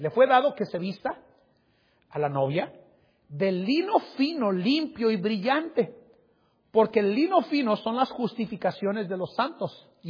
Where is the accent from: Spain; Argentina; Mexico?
Mexico; now in Colombia; Nuestro acento nos delataba. Obviamente con el tiempo se mezcló mi acento, ¿verdad, hermanos? Y saben, hermanos, ahora después me decían que era peruano, ecuatoriano, boliviano. Nunca me decían mexicano.